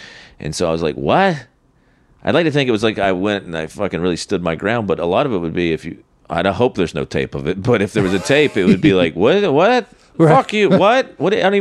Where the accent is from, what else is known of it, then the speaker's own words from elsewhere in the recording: North Carolina, United States; now in New York, United States; I lived here, but I was from North Carolina. But New York comics would come down, and they would, that crowd would hear the accent and write them off immediately.